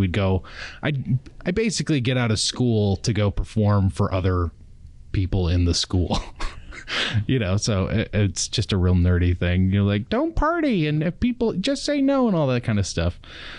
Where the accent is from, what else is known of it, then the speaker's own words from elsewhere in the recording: Glencoe, Minnesota, United States; Like they had the Buffalo Creek Theater Players in my hometown of Glencoe, Minnesota.